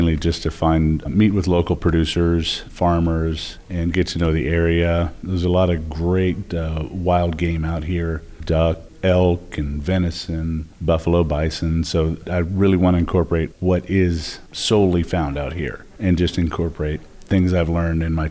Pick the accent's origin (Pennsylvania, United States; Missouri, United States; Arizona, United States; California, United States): Arizona, United States; Phoenix; I grew up in Phoenix, Arizona, kind of cut my chops there.